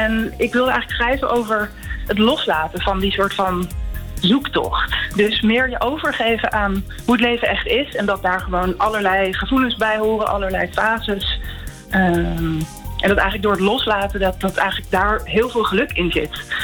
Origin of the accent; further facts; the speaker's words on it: Amsterdam, North Holland, Netherlands; Maar voor dit album ga ik weer terug naar mijn thuisstad, naar Amsterdam.